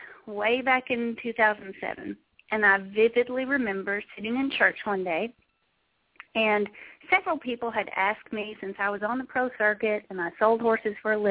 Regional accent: Texas, United States; I grew up in East Texas, and I was, you know, raised on the back of a horse, basically.

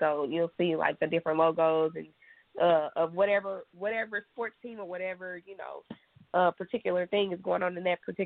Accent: Kansas City, United States; I'm super proud to say I'm from Kansas City.

